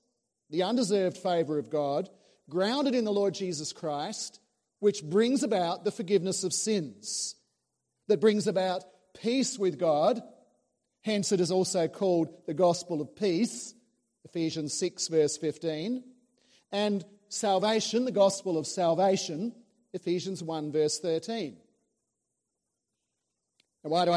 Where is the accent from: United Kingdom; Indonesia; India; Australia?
Australia; Adelaide, South Australia; born there; I was born in Adelaide in 1955